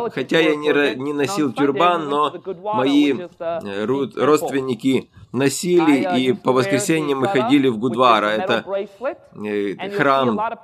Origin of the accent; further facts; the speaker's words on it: California, United States; вот мы трое родились в Америке. Другие дети старшие родились в Индии, а мы в Америке. Я вырос в Южной Калифорнии